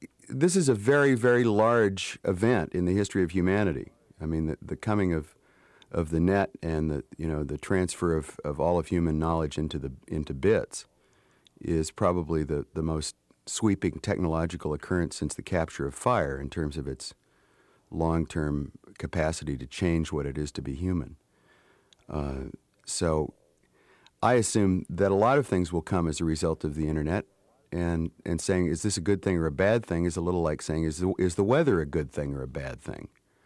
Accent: Pinedale, Wyoming, United States; I come from the Wyoming frontier. I mean, really, very recently settled part of the North American continent.

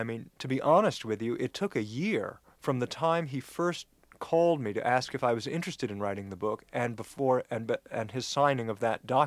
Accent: Los Angeles, California, United States; he also knew I grew up in Los Angeles with a family in show business

